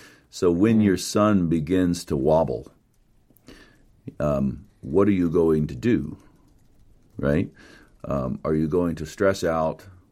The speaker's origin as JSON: {"language": "English", "region": "the South", "country": "United States", "tie": "born or raised there", "said": "I mean, growing up in the South, I went to the last Billy Graham crusade in Tampa Bay, Florida."}